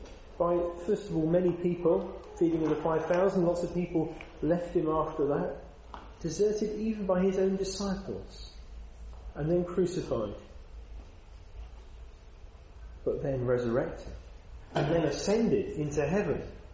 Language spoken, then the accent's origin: English; Bournemouth, South West England, United Kingdom; You might know, my hometown's Bournemouth.